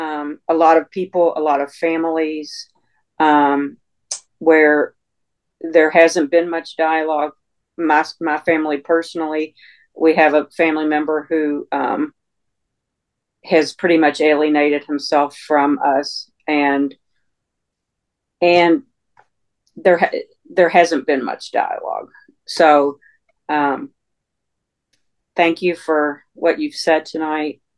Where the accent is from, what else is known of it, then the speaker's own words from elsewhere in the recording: Louisville, Kentucky, United States; I'm from Louisville, Kentucky.